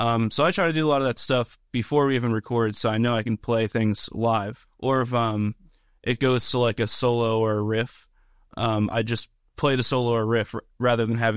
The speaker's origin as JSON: {"language": "English", "town": "Hellertown", "region": "Pennsylvania", "country": "United States", "tie": "born or raised there", "said": "Well, growing up in Hellertown, like, I remember in high school, like, when I was able to drive, I would always go to Southside."}